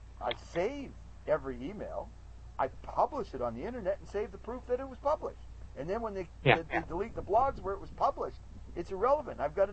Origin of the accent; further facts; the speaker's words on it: the Maritimes, Canada; I'm from the Maritimes